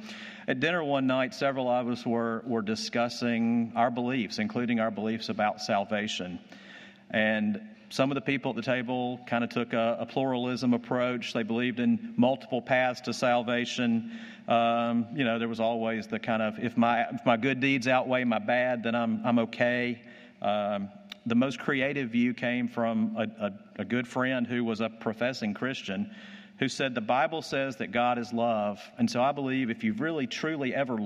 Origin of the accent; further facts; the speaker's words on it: Alabama, United States; Somebody was talking about, they knew I was from Alabama, they were talking about that at lunch.